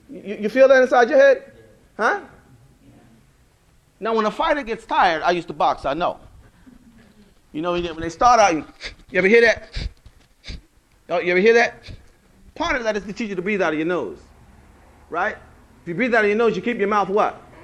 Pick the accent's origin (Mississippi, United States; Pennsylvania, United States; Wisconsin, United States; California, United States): Pennsylvania, United States; Philadelphia; I'm originally from Philadelphia. That's on the East Coast of America.